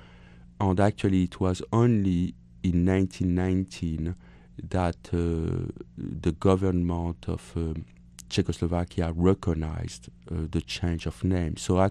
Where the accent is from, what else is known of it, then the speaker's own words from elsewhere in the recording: Iran; I was raised in the Middle East, in Iran, where Jewish people were not very respected. The contradiction of being Jewish and then having all my childhood basically raised as an anti-Jew